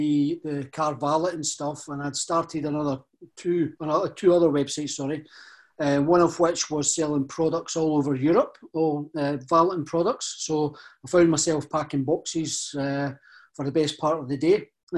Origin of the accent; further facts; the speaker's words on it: Bathgate, Scotland, United Kingdom; I'm originally from Bathgate